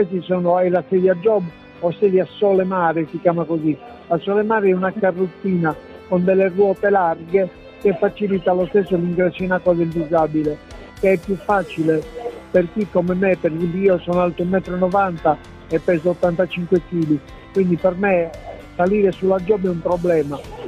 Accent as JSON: {"language": "Italian", "town": "Macomer", "region": "Sardinia", "country": "Italy", "said": "io sono originario di Macomer"}